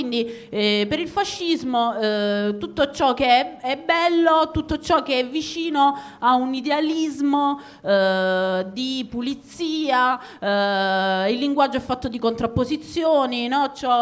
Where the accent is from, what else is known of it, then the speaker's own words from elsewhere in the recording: Bari, Apulia, Italy; Perché per esempio a Bari, la città da dove vengo io